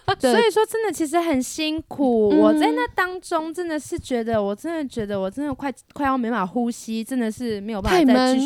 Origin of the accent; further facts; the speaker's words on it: Taiwan; 为什么我是台湾人呐、